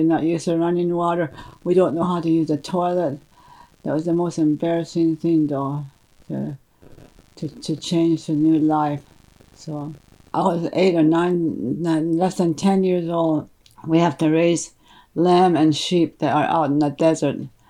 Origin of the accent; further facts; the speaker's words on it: Steamboat, Arizona, United States; moved away; And my home, I call it my home, is Steamboat on the Reservation. I've been away from my family and from home since 1949.